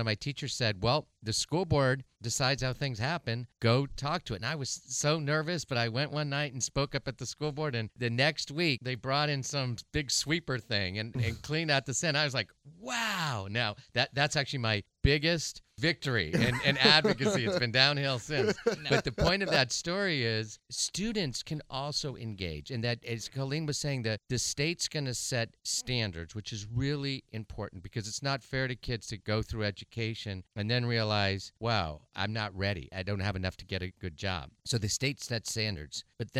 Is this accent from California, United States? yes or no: yes; San Mateo, California, United States; when I was in the public schools growing up in San Mateo